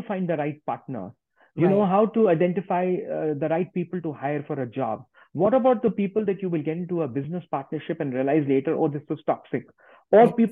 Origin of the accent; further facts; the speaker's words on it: India; I was raised in India. My parents were spiritual.